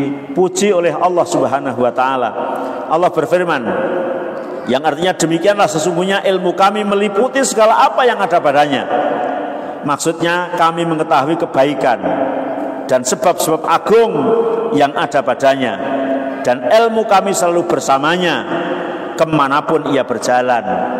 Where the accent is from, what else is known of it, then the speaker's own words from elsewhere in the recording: Java, Indonesia; Kadang-kadang saya orang Jawa, cok nyeletuk bahasa Jawa, walaupun Indonesia ada Jawanya.